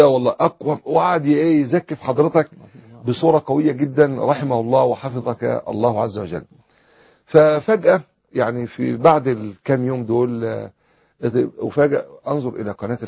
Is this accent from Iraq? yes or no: no; Damietta, Damietta Governorate, Egypt; يعني مع مسجدنا في دمياط كبير ونفس التفصيلة بالضبط